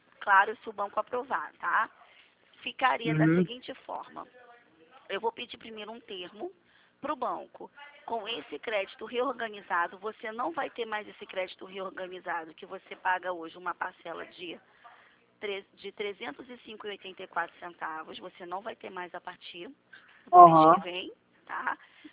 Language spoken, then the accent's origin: Portuguese; Rio de Janeiro, Brazil; eu sou do Rio, né?